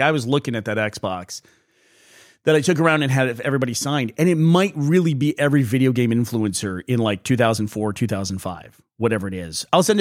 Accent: United States; accent: American; now in United Kingdom; I always say back home because it's easier to explain and I'm American, you know, with my accent.

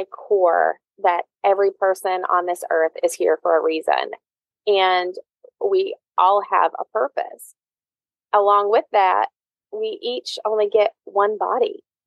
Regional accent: Virginia, United States; now in Charlotte, United States; I currently live in Charlotte, North Carolina. I grew up in Virginia, and we had snow there, and I don't miss the snow either. I grew up in the mountains, and I do not miss the snow.

